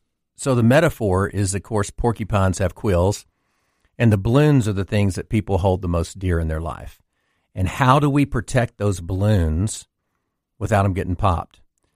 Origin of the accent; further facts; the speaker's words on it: Louisiana, United States; I grew up in Louisiana without a father, had a mother that had three boys, and worked extremely hard